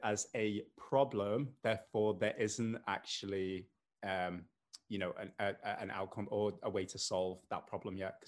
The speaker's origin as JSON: {"language": "English", "town": "Liverpool", "region": "North West England", "country": "United Kingdom", "accent": "Scouse", "said": "And despite the accent, I know it's mild. I'm from Liverpool"}